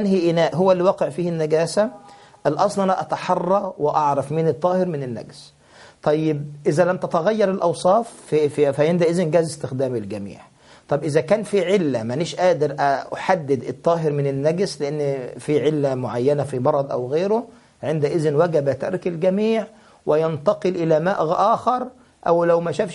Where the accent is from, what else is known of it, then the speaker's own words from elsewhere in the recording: Egypt; قراريط يعني احنا عندنا في مصر بنقول الإيراط